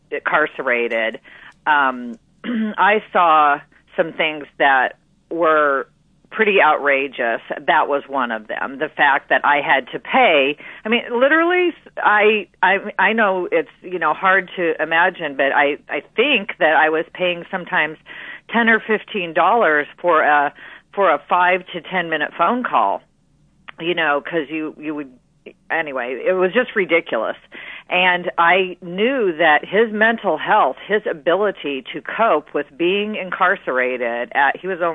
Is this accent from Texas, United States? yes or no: no; Effingham, Illinois, United States; I'm getting ready to ride my bike to my hometown of Effingham, Illinois today.